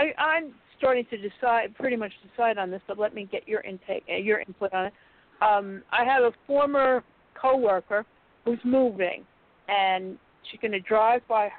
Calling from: Connecticut, United States; And I'm calling from Connecticut.

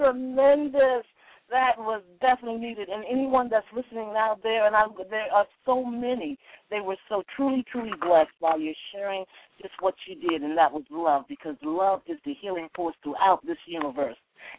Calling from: Mombasa, Mombasa County, Kenya

